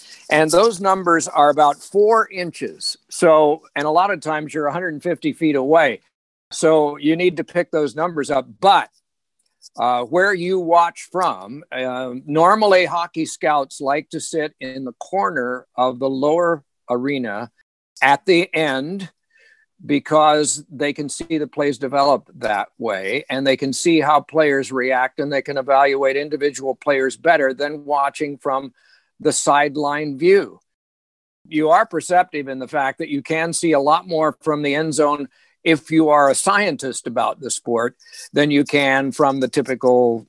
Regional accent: Marion, Indiana, United States; born there; I began in the maternity ward of the Marion, Indiana General Hospital in 1946.

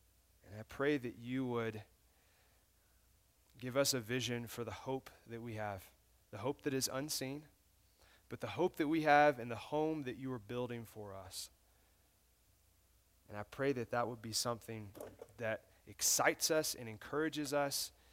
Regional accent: Muscle Shoals, Alabama, United States; now in Houston, United States; I live in Houston, Texas right now. I've been there for 9 years. I'm originally from Muscle Shoals, Alabama, a little small town in North Alabama. I grew up there.

